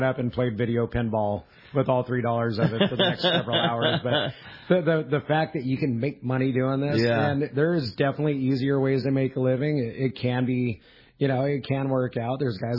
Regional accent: Fillmore, California, United States; I grew up in Fillmore, up in Ventura County, by Magic Mountain, and as a kid, I loved bass fishing, trout fishing. I lived by Fillmore Fish Hatchery.

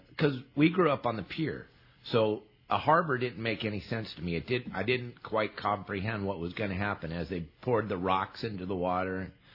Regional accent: San Clemente, California, United States; And it was pretty special growing up on the San Clemente Pier.

